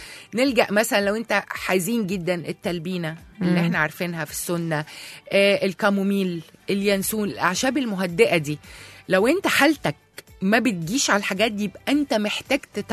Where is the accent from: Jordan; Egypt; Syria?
Egypt; المشكله كمان عندنا في مصر احنا ما بنفرقش بين الاكتئاب والحزن